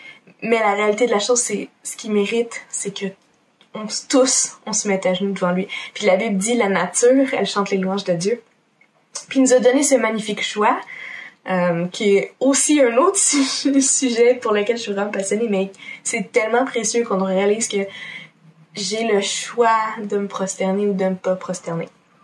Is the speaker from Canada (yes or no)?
yes; Quebec, Canada; en tant que Québécois, ça ressemble à quoi une louange québécoise?